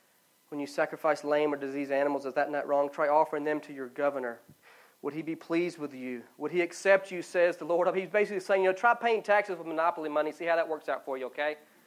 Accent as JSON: {"language": "English", "region": "the South", "country": "United States", "tie": "born or raised there", "said": "I grew up in the Bible Belt."}